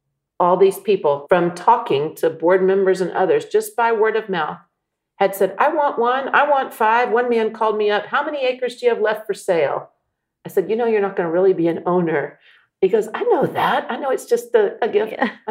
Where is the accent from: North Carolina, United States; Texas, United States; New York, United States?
Texas, United States; Anybody that I know, they're on my email list, even from where I grew up in Texas.